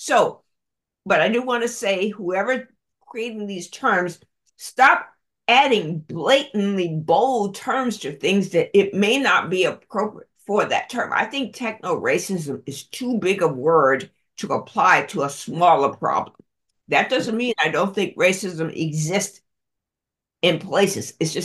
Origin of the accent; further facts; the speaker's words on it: Walterboro, South Carolina, United States; growing up in Walterboro or what's called Low Country